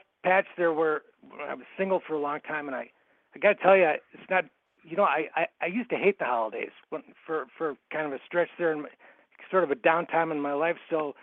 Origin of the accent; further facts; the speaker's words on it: Minnesota, United States; Well, I grew up in Minnesota. I guess what comes to mind is, you know, Minnesota has a serious, real winter.